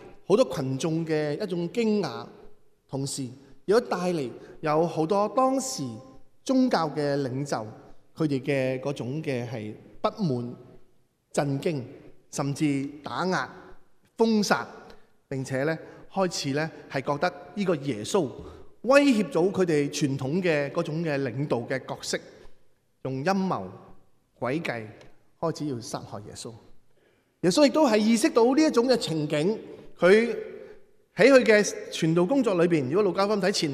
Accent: China; 我哋唔单止系享受我哋中国人嘅嗰种嘅欢欣嘅快乐

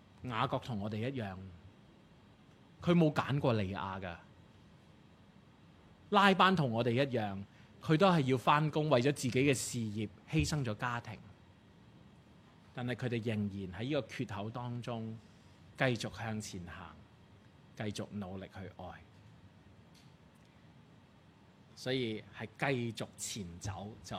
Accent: Guangdong, China; 我哋广东人讲到怕老婆会发达

